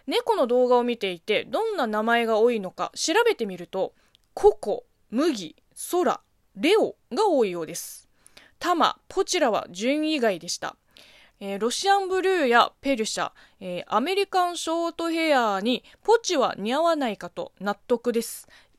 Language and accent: Japanese; China; 中国生まれ中国育ちの私